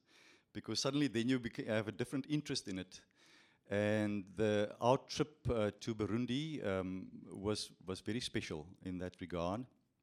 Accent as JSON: {"language": "English", "country": "South Africa", "said": "people to come to South Africa, because I'm from South Africa."}